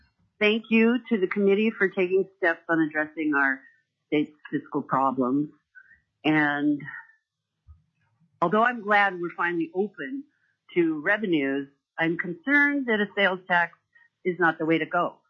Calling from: Juneau, Alaska, United States; I'm a resident of Juneau, and I'm calling from Juneau, a resident for 48 years.

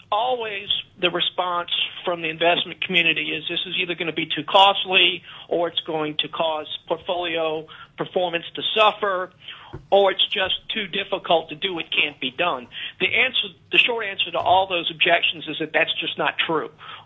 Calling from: New Orleans, Louisiana, United States; I am currently in New Orleans, Louisiana.

